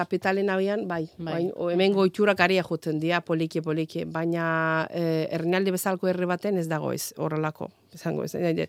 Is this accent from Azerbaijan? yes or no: yes; Azerbaijan; born there; Basque is a second language; also born or lived in Baku; Ez, ni hiriburun azken 10-12 urtean bizi nintzen. Baina jaio nintzen Iraneko mugan dagoen herri txiki baten.